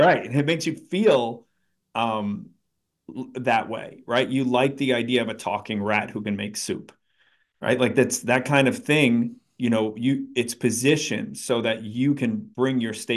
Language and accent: English; New York, United States; And I grew up in New York and I just grew up listening to the DJs on the radio.